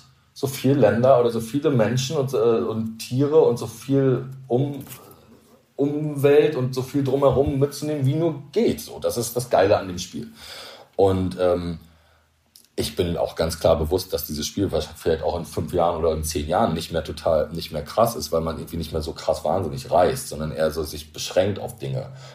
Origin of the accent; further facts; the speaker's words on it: East Germany, Germany; Ich bin Ossi und ich durfte ja nicht so viel reisen.